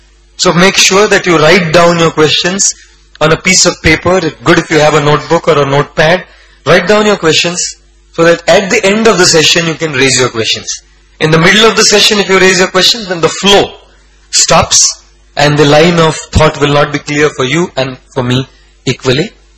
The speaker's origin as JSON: {"language": "English", "country": "India", "said": "My God, I am an Indian. And you go to any Indian family, you know, on the wall there is a myriad of pictures."}